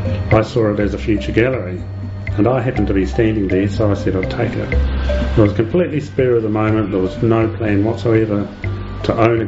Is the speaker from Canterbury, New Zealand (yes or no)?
no; Wellington, New Zealand; I grew up in Wellington